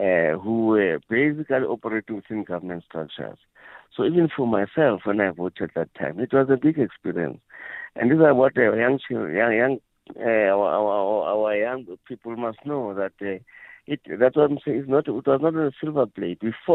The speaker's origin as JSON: {"language": "English", "town": "Sebokeng", "region": "Gauteng", "country": "South Africa", "said": "Yes, I'm originally from Sebokeng in the Vaal. So, but in 1976, I was studying. I was in matric at Orlando High School when the uprising started."}